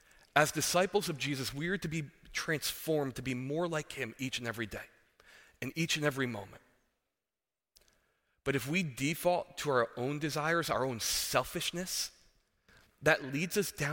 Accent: New Jersey, United States; I know I talk fast. I know I struggle with listening. But part of growing up in New Jersey was we were just perpetually angry.

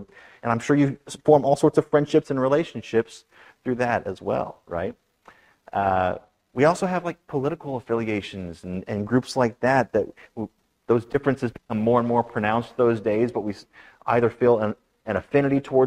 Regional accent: Oak Hill, West Virginia, United States; Last October, I had a chance to visit my hometown church down in Oak Hill, West Virginia, to preach for their homecoming service.

